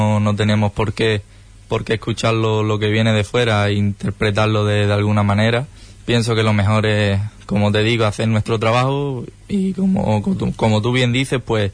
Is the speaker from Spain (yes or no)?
yes; Punta Umbría, Andalusia, Spain; Yo empecé en mi pueblo, en Punta Umbría.